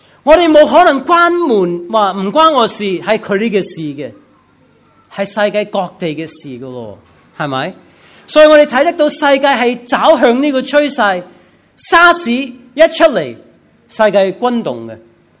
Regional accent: United States; 我是美国人，美国领事馆有事，即是有什么消息都会寄给我们登记的美国人

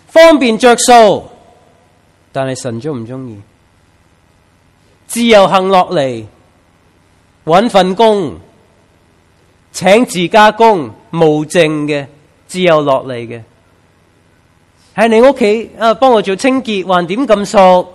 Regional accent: United States; now in Macau; 我是美国人呢，我在每年这个时候呢就要做美国税

